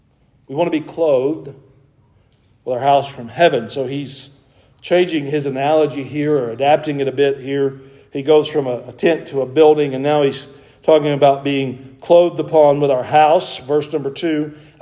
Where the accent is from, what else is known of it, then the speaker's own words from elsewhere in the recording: Gainesville, Georgia, United States; We grew up in Gainesville, Georgia, near Lake Sidney Lanier.